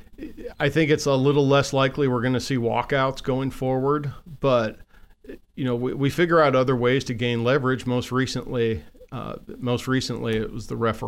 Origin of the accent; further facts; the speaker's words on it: Oregon, United States; I grew up in Southern Oregon. I worked in a plywood mill to help pay my way through college, and that college was Willamette.